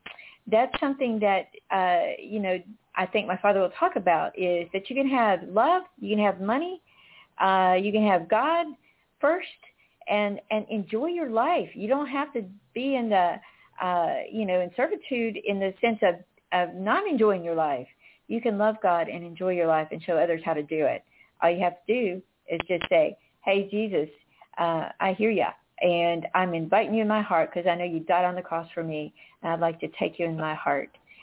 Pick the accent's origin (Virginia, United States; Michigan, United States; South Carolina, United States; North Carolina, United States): North Carolina, United States; I grew up in North Carolina, and now people are better about it